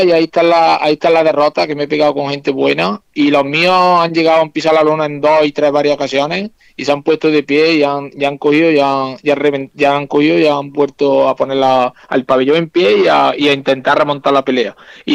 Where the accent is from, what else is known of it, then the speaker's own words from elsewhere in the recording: Spain; soy el único español que, estando aquí en España, ha ganado con dos extranjeros fuera